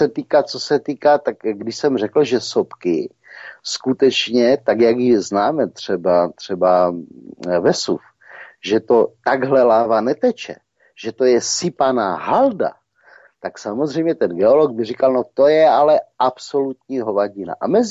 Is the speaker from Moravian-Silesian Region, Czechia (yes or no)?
yes; Moravian-Silesian Region, Czechia; Třeba zrovna já jsem chachar ze Severní Moravy